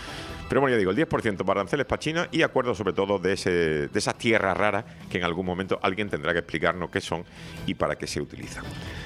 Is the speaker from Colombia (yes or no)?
no; Spain; me considero parte del problema porque soy español